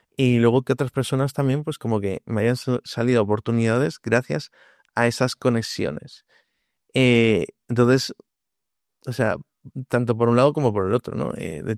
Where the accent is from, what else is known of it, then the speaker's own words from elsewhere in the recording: Vila de Cruces, Galicia, Spain; yo soy de aquí, de Vila de Cruces, ¿no? Un pueblo aquí en Galicia que está en el centro y que está como un poco tirando al rural, ¿no?